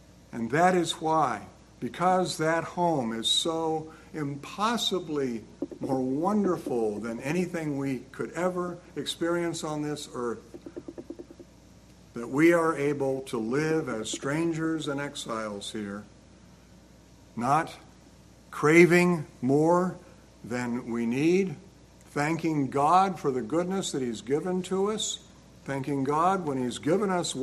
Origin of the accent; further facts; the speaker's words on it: Wilmington, Delaware, United States; born there; I happened to be born in Wilmington, Delaware. I spent the next 3 months of my life in Wilmington, Delaware, and I was out